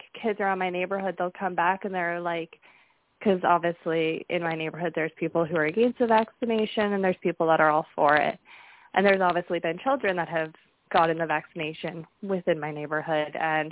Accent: Canada; because I am from Canada.

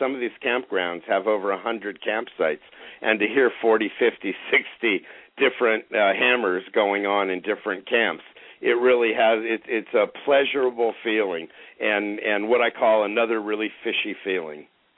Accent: Bodega Bay, California, United States; also born or lived in Malibu / Cabo San Lucas; I am from the Bodega Bay area, north of San Francisco. I started all this in Malibu in Southern California.

